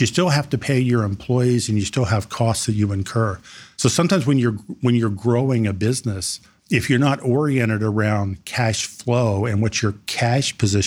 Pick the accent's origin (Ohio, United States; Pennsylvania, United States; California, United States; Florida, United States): Ohio, United States; So I grew up in Ohio. My dad was a policeman, Ohio State Highway Patrolman. And so when I was a kid, we bounced around Southeast Ohio and ended up on the east side of Columbus when I was 16.